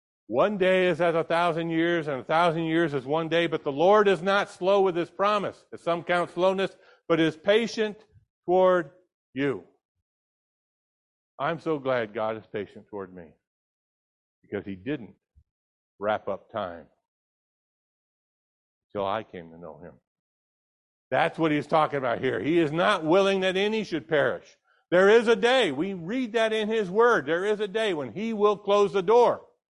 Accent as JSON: {"language": "English", "region": "California", "country": "United States", "tie": "born or raised there", "said": "I grew up in California. I remember the parades of conserve, and save the whales, and save the this, and save that."}